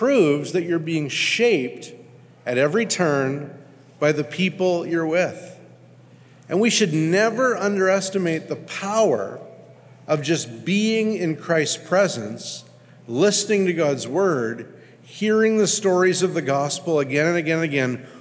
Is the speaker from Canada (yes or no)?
yes; Canada; born there; moved away; like I've lived most of my adult life here, almost most of my life adult life here, even though I was born in Canada